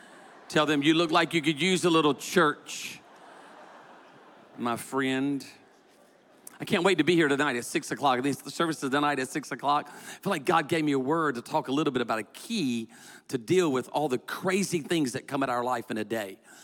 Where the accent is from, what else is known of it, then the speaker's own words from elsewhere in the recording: Myrtle Beach, South Carolina, United States; being raised in a little small beach community called Myrtle Beach, South Carolina. I was raised in South Carolina in a beach community.